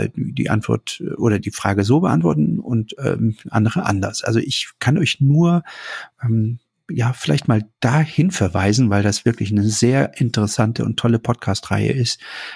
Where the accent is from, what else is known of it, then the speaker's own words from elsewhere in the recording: Germany; Also ich bin in der DDR aufgewachsen.